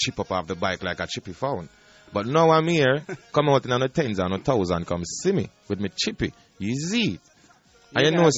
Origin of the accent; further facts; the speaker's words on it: Jamaica; I'm a Jamaican.